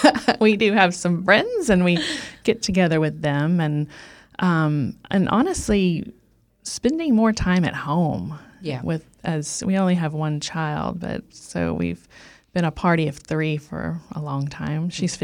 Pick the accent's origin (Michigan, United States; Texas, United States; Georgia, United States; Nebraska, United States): Texas, United States; So, as you heard, I grew up in Texas, and country music, obviously, and rodeo were very strong influences in my upbringing.